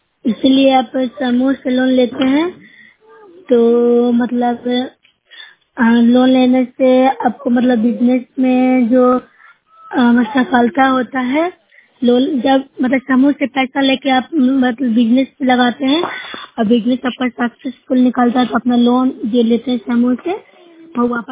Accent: Nursarai, Bihar, India; मैं Nusra block से हूँ, जिला नालंदा की निवासी हूँ।

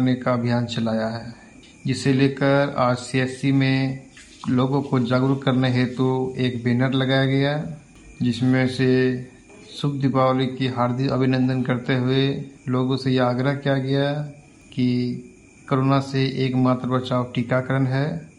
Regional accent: Kathikund, Jharkhand, India; मैं ग्राम काठीकुंड से हूँ।

